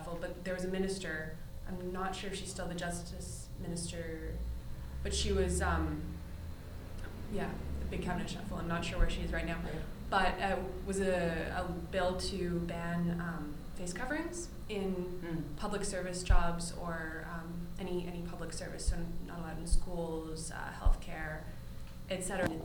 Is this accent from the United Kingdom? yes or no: no; Montreal, Quebec, Canada; I'm from Montreal